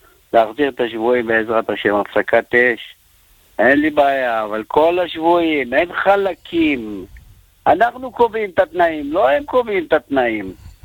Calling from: Netanya, Central District, Israel; אני מנתניה, אח שלי.

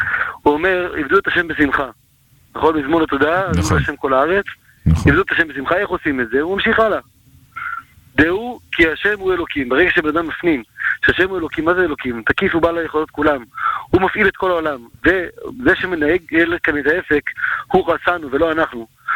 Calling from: Beitar Illit, West Bank, Palestine; ממש ככה. ביתר עילית.

